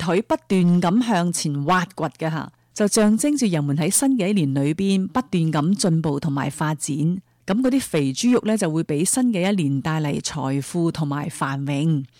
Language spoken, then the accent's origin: Chinese; China; 讲到新年，我们中国人过年都有一些很特别含义的食物